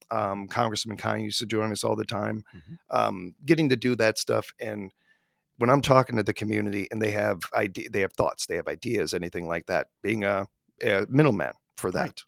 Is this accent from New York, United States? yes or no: no; Chicago, Illinois, United States; As a Chicagoan, not rambling about Chicago sports, actually they don't mind that, because I mean, we suck, so it's all right.